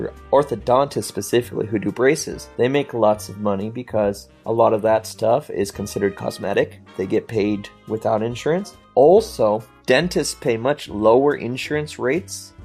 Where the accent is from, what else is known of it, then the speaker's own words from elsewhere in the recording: United States; And I as an American, is like, ah.